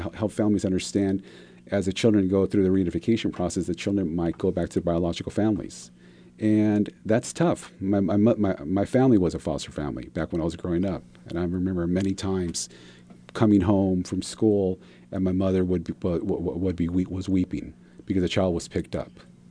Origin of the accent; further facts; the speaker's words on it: California, United States; I'm locally born and bred in Santa Barbara County, and I've seen the ups and downs of the community.